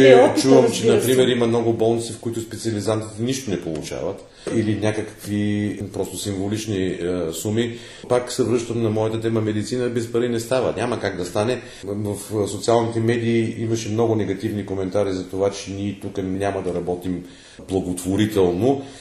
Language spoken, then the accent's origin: Bulgarian; Plovdiv, Plovdiv Province, Bulgaria; now in Germany; Аз съм си пловдивчанин, българин